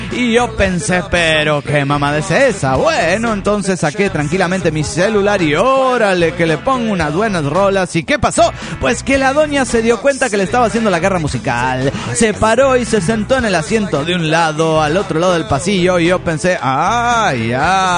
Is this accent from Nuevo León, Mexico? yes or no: no; Magdalena, Sonora, Mexico; de Magdalena, Sonora, México.